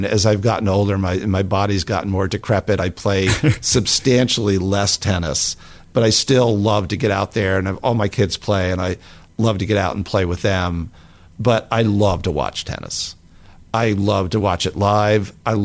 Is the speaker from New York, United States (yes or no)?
yes; New York, United States; As a fan, since I grew up in the New York area and I'm a struggling Mets, Jets, Knicks fan